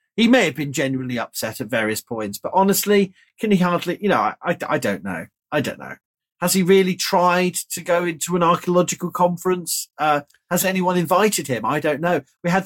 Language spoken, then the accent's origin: English; United Kingdom; perhaps because I am British